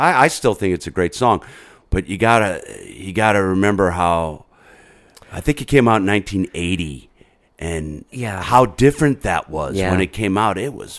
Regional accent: Massachusetts, United States; And I grew up in Western Massachusetts, so there was a lot of good college radio up there.

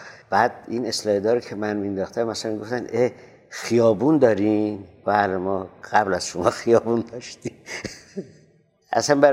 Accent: Iran; من از ایران آمدم.

